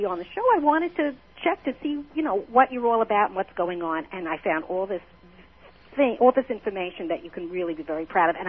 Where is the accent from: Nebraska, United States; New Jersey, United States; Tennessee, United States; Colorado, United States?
New Jersey, United States; Jersey City; I grew up in Jersey City.